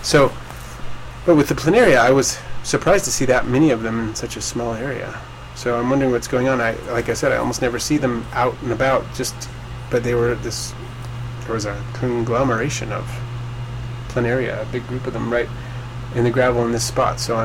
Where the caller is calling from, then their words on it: Jamestown, California, United States; Jamestown, California.